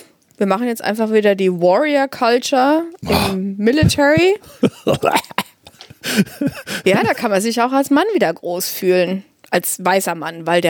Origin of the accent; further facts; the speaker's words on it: Germany; weil als Deutsche, ja, Race Ethnicity, da reden wir nicht drüber, das registrieren wir nicht, das gibt sich, ist auch als Europäer völlig bescheuert, ehrlich gesagt.